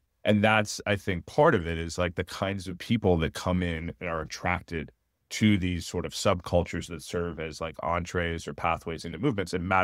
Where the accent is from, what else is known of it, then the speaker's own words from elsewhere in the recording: Austin, Texas, United States; I grew up in Austin, huge Austin, Texas, like a big live music scene. I liked going to punk shows.